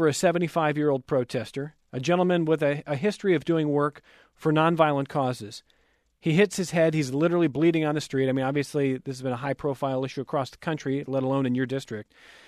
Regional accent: Ohio, United States; I mean, I'm from Ohio originally. I know a number of people who are cops in Ohio.

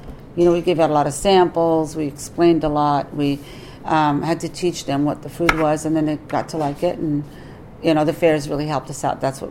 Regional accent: Jordan; also born or lived in Iraq; When I was born in Iraq, and so while we were there, I think we were there 5 years, we went through three revolutions. And then we came back to Jordan after that and went through three wars.

